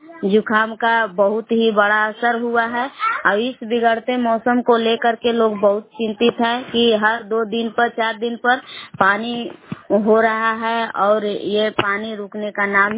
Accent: Belaon, Bihar, India; ग्राम बेलाव जिला कैमूर भभुआ के निवासी हूँ।

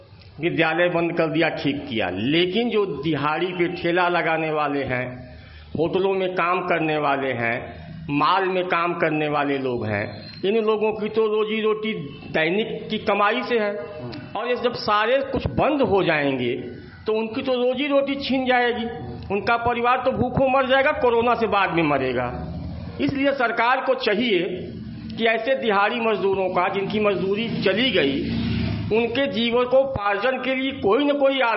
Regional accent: Mainpur, Uttar Pradesh, India; मेरा गांव मैनपुर है, विकास खंड करंडा, जनपद गाजीपुर।

